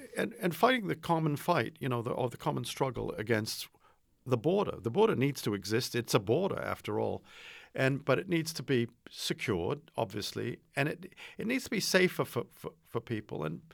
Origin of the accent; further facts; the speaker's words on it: Medford, Massachusetts, United States; born there; I was raised to be very respectful of older people. I was born in Medford, Massachusetts, and the idea of calling an older person by their first name was just unthinkable.